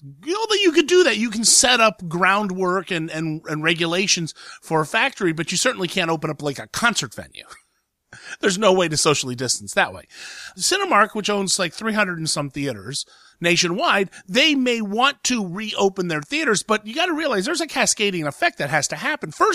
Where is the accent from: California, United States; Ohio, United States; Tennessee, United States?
Ohio, United States; like my home state of Ohio